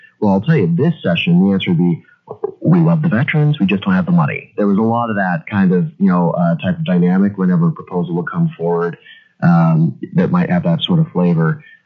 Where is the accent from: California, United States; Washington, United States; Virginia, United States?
Washington, United States; Inchelium; I grew up in Inchelium, I went K through 12 there at Inchelium